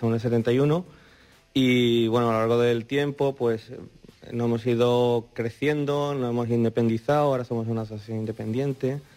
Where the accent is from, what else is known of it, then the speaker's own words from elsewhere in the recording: Málaga, Andalusia, Spain; no en este grupo, porque soy malagueño